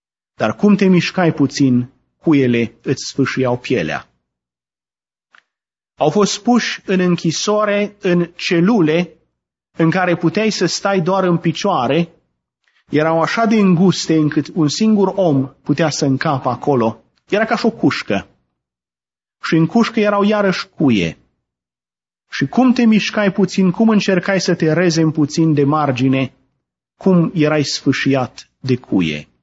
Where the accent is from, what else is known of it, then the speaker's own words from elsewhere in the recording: Romania; Am crescut, marea majoritate dintre noi, am crescut în România.